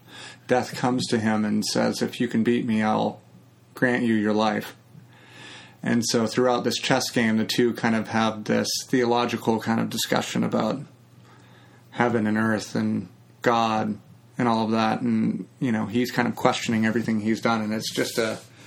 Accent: Utah, United States; I'm from Utah, was raised Mormon. You know, that was a really big part of my life and my family's life and all of that.

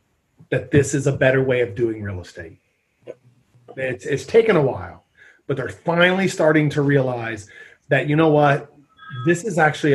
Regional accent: Indiana, United States; I'm from Indiana, right? My nephew is back in Indiana, killing it right now.

